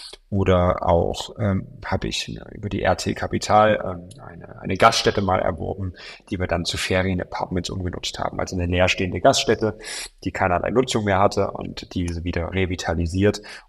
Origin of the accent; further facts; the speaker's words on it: Weida, Thuringia, Germany; also born or lived in Gera; Also Gera ist ja meine Heimatstadt, beziehungsweise bin ich in Gera geboren. Meine eigentliche Heimatstadt ist Weida, das ist so ein kleines Städtchen neben Gera, nicht ganz so viele Einwohner.